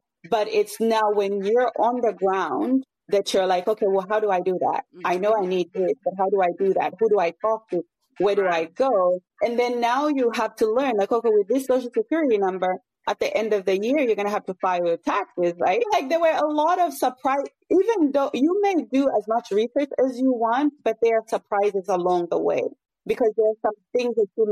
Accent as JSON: {"language": "English", "town": "Lusaka", "region": "Lusaka Province", "country": "Zambia", "tie": "born or raised there", "said": "because I'm, you know, from Lusaka. I grew up in Lusaka."}